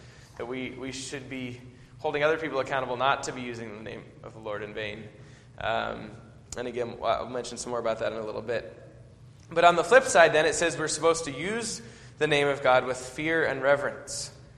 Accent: Boston, Massachusetts, United States; when I was growing up in Boston

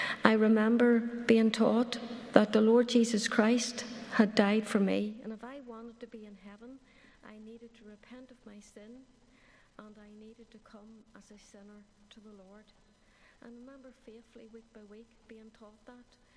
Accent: Upper Ballinderry, Northern Ireland, United Kingdom; But I was brought up in Ballinderry, Upper Ballinderry, which is not far from Glenavy or Ockley, if you know where that is.

